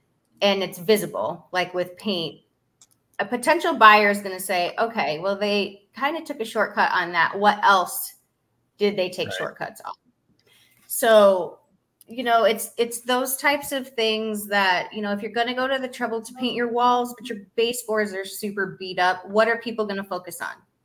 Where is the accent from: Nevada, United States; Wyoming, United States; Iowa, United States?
Iowa, United States; We are not from Florida. We're from the Midwest. He's from Illinois. I'm from Iowa.